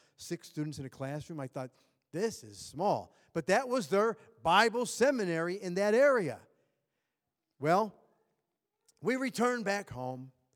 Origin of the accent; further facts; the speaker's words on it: Chicago, Illinois, United States; I grew up in Chicago, and so we know cold.